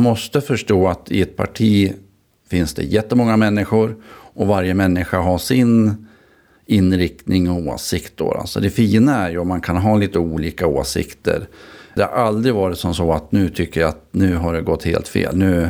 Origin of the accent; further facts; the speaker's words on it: Lillhärad, Västmanland County, Sweden; Jag brukar säga att jag är en sån här urtypisk centerpartist, uppfödd på landet, engagerad mig tidigt i det ungdomsförbund som fanns i Lillhära där jag är född.